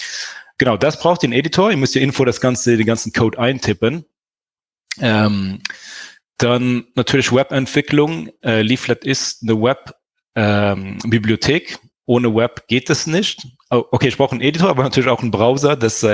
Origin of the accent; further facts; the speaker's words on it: Luxembourg; ich bin ja aus Luxemburg